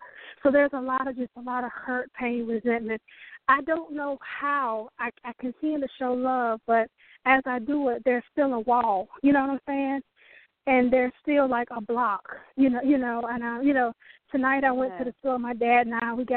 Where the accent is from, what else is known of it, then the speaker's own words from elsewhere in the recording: North Carolina, United States; I'm from North Carolina. How y'all doing tonight?